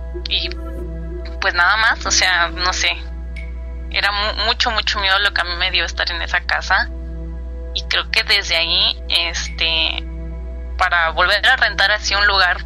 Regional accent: Tampico, Tamaulipas, Mexico; Yo soy de Tampico, Tamaulipas.

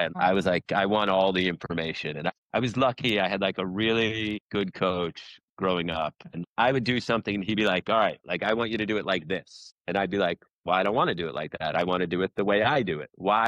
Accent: New York, United States; I mean, I grew up in New York, and I did not play tennis super early.

